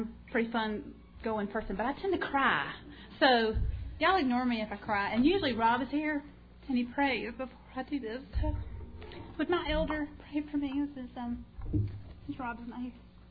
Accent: Elk City, Oklahoma, United States; I grew up in Elk City up the road, y'all. 45 minutes. Most everybody who knows me knows that. Grew up in a Baptist church

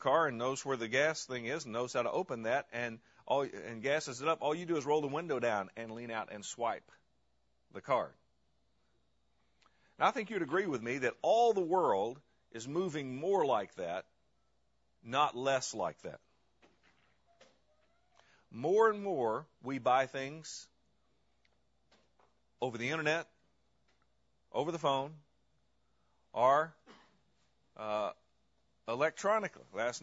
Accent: Arkansas, United States; accent: Arkansas; I remember in my hometown when the first outfit came into town that had pump your own gas, it was called Hep Yourself. And I'm not using my Arkansas accent here

